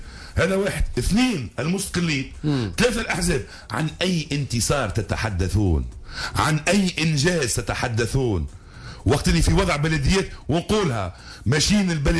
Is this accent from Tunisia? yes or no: yes; Tunisia; انا تونسي